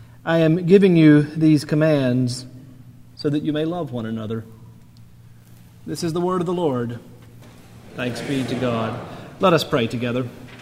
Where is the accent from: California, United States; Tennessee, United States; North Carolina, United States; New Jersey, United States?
North Carolina, United States; my home state of North Carolina had a rather large vote this past week